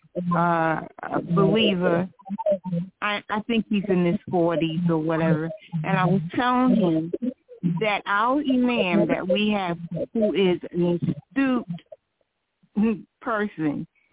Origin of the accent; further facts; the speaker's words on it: New Jersey, United States; I'm from New Jersey.